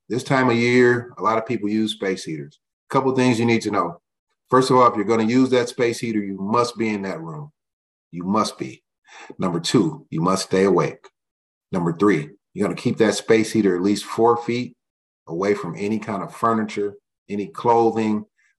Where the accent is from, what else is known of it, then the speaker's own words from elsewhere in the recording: United States; Growing up on the Northwest side, fire department never came out to our career day.